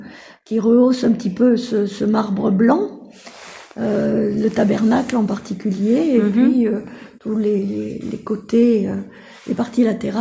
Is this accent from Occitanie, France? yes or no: yes; Toulouse, Occitanie, France; moi j'ai un souvenir personnel de Pibrac, puisque je suis toulousaine d'origine